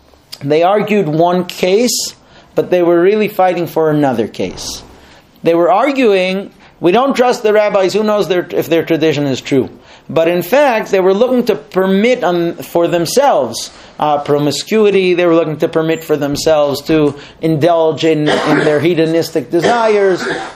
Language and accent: English; Muncie, Indiana, United States; I know where I grew up in Muncie, the conservative rabbi, when his own daughters had to get married, he called up the Orthodox rabbi